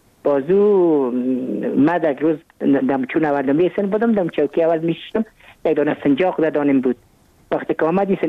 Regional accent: Kabul, Afghanistan; من متولد کابل هستم، در نایی اول کابل تولد شدیم.

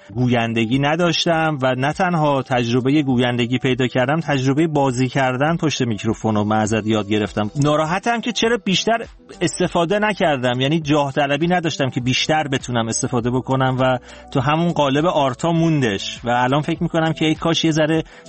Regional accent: Tehran, Tehran Province, Iran; born there; تهران به دنیا اومدم. پدر مادرم هم اهل تهرانن، ولی پدر بزرگ اهل تبریز بوده که در بچگی آمده به تهران.

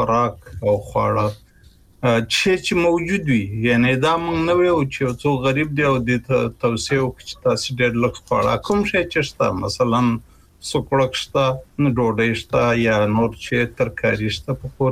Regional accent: Kunar, Afghanistan; زمونږ په محیط کې چې زه په کنړ کې لوی شوم، زه چې کوچنی وم

